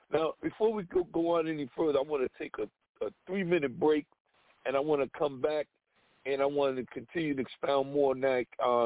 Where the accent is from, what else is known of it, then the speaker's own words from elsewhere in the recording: New Jersey, United States; Yeah, I'm from Jersey